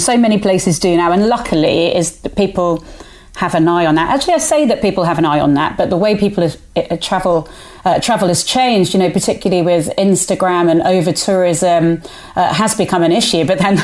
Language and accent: English; Andalusia, Spain; I grew up on the Costa del Sol, and Torremolinos was apparently a beautiful place back in the...